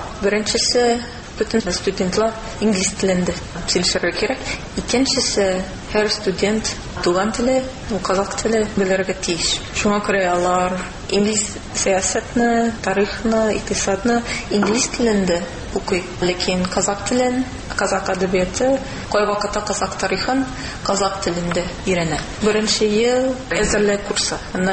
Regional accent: Los Angeles, California, United States; Tatar is a second language; Мин Калифорниядан, Лос-Анджелес шәһәреннән. Университет вакытында мин Аризонада укыдым. Анда мин татар телен өйрәнә башладым. Бер Америка тарихчысы белән. Аннары Казанга бардым.

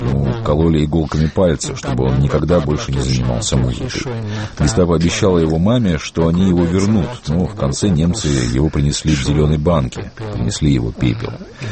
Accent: Belgrade, Serbia; also born or lived in Slovenia; Мои родители были словенцами, но мы с братом родились в Белграде. Там мы закончили школу, у нас было двуязычное детство, словенское и сербо-хорватское.

